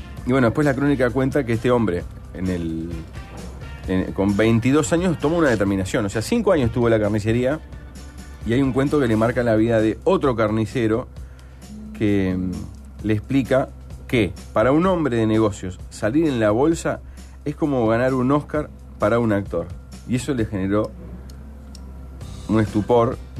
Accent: Canelón Chico, Canelones, Uruguay; Yo soy de Canelón Chico, ¿sabes?

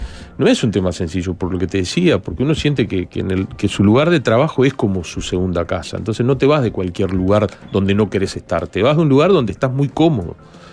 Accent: Cardal, Florida, Uruguay; yo me vengo de Cardal, que soy de allá, de Florida, el pueblo donde nació el Plan Ceibal.

